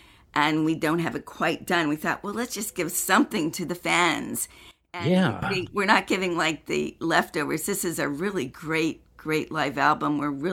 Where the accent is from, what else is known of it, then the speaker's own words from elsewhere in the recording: New York, United States; And I think also growing up in the Hudson Valley, like you're in the Berkshires on the border of New York and Connecticut, whatever.